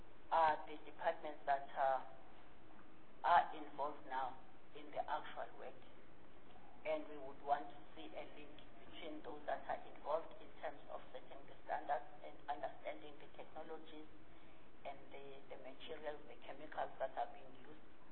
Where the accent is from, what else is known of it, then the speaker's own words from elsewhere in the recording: Harding, KwaZulu-Natal, South Africa; I'm from Harding. In December, I went home. And as we were driving between the Mount and Harding